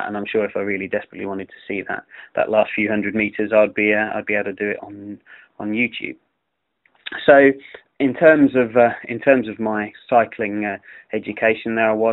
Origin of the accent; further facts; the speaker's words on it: Peterborough, East of England, United Kingdom; coming to my hometown of Peterborough